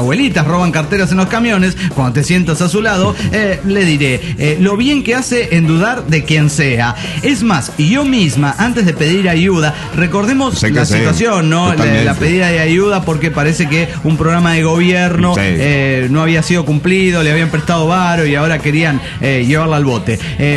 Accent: Mexico City, Mexico; Soy el ilusionado del DF mexicano.

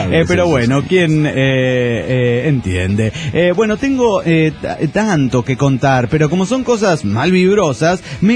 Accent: Córdoba, Argentina; Hola, ¿qué tal, amigos? … de Córdoba, Argentina.

